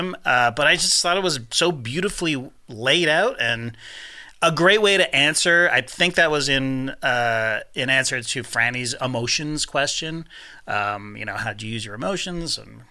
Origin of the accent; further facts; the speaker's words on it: Canada; We're Canadian.